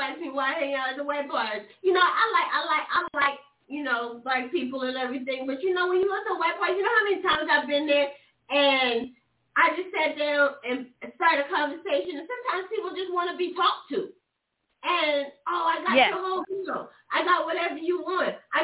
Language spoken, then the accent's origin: English; the South, United States; I'm from the South. This didn't happen to me when I was growing up all the time